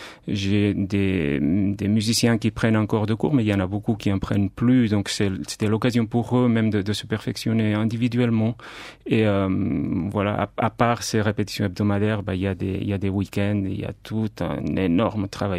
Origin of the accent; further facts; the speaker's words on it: Barcelona, Catalonia, Spain; French is a second language; now in Geneva, Switzerland; Donc je viens de Barcelone.